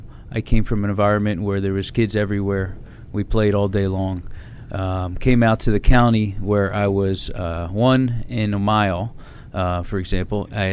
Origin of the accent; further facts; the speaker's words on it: Philadelphia, Pennsylvania, United States; Originally from Northeast Philadelphia, the area of Parkwood.